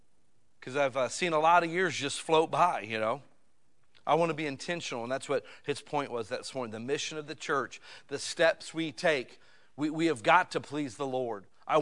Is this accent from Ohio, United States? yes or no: yes; Akron, Ohio, United States; You know, I was born and raised near Akron, Ohio. It's me and LeBron James, just to let you know.